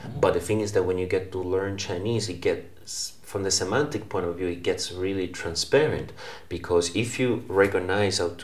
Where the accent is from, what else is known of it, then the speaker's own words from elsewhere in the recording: Sicily, Italy; English is a second language; I'm being from Sicily, people don't really, your parents wish that you can stay as closer as possible.